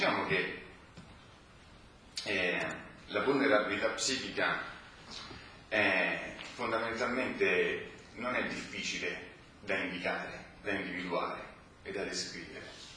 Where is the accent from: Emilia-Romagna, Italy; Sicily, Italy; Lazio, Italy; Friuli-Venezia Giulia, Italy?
Lazio, Italy; Rome; vengo da Roma